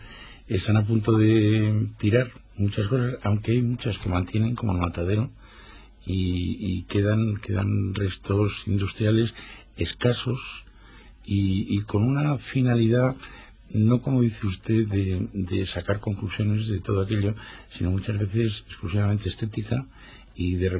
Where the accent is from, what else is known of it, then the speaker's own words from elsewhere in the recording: Madrid, Community of Madrid, Spain; born there; yo, que soy ciudadano que vive en Madrid, que nací en Madrid